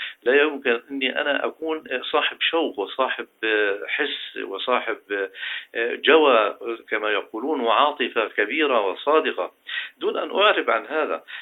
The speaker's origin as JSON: {"language": "Arabic", "country": "Palestine", "said": "المعاناة التي نعيشها نحن في فلسطين"}